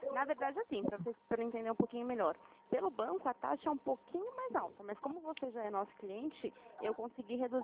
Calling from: Atibaia, São Paulo, Brazil; Eu falo da cidade de Atibaia, o senhor conhece?

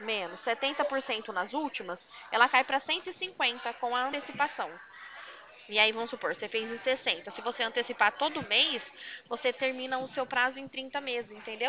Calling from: São Paulo, Brazil; do estado de São Paulo

